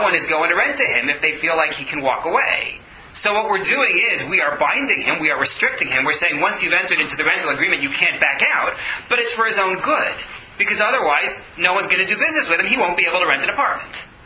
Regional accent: United States; I'm an American, and it's bad for me to get involved in that.

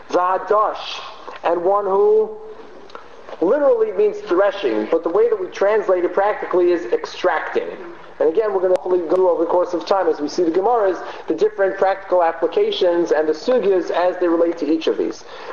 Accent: Baltimore, Maryland, United States; I'm really from Baltimore, Maryland.

